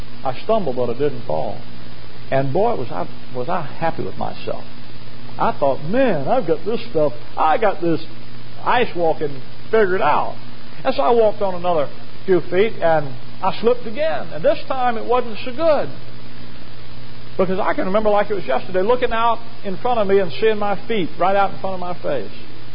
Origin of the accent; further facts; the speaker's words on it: Alabama, United States; moved away; I'm from Alabama. The wintertime just didn't sit with me the first few years we were up here.